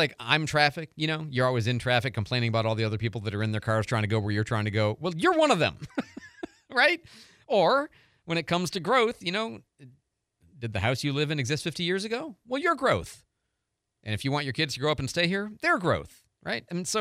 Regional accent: Oregon, United States; I'm from Oregon.

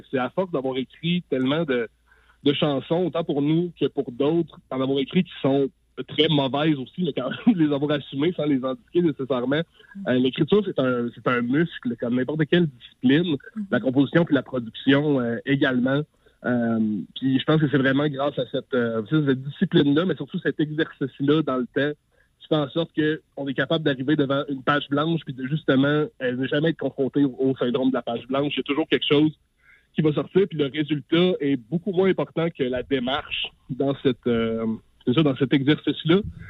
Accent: Coaticook, Quebec, Canada; on est deux gars qui viennent des cantons de l'Est. Moi, je viens de Quaticook, puis j'habite encore ici.

